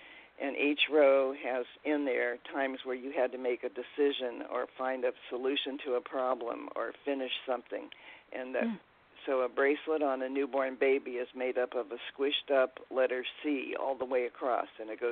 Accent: Ohio, United States; Now, he's from New York. I'm from Ohio, and he's 9 years younger.

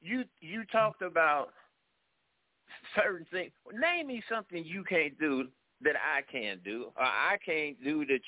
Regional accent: St. Louis, Missouri, United States; I grew up in St. Louis. I grew up in St. Louis where black preachers ran King out of the city when he tried to come in there.

